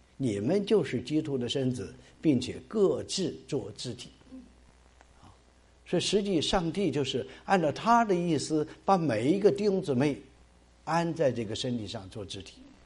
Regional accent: China; 我们从大陆来的弟兄姊妹，我们都是在斗争文化里边长大的。

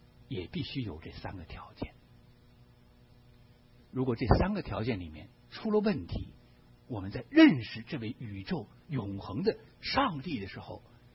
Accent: China; 我们中国人常常说我是最实际的人，我最讲实际的话。

